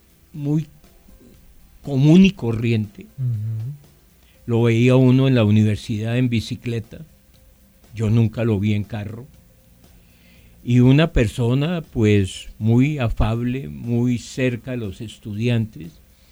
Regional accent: Colombia; En Francia soy el único colombiano

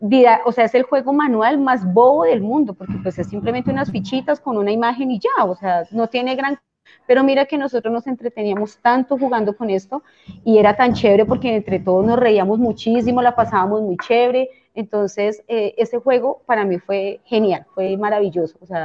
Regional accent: Facatativá, Cundinamarca, Colombia; En ese entonces yo vivía en el municipio de Facatativá, de donde soy oriunda, yo soy de Facatativá

